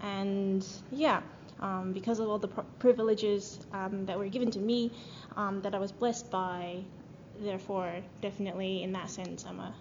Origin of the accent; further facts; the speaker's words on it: Japan; Well, I was born in Japan, and I went to an international school there, and I received great education.